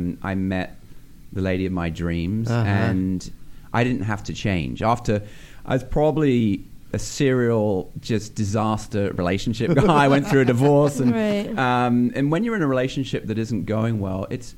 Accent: England, United Kingdom; accent: English; So it's just my English accent. You get used to it.

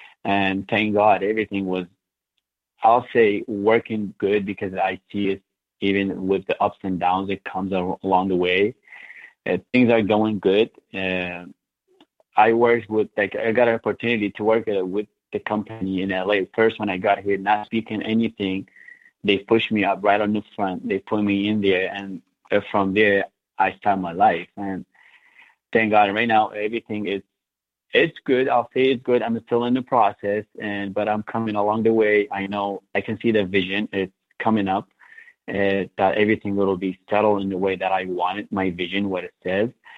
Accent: Iraq; moved away as an adult; I was born and raised in Iraq, and I spent about most of my life in there. I left Iraq after the war, not exactly after the war. Like, I had left in 2008

